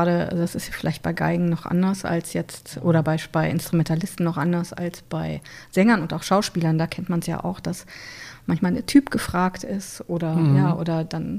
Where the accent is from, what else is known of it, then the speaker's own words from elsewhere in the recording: West Germany, Germany; weil ich bin ja auch als Wessi sehr früh in einem Ostorchester unterwegs gewesen